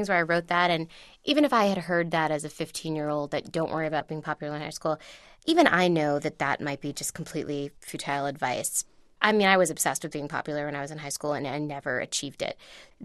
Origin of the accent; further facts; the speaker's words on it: United States; simply by being an Indian American woman, I was already so statistically interesting.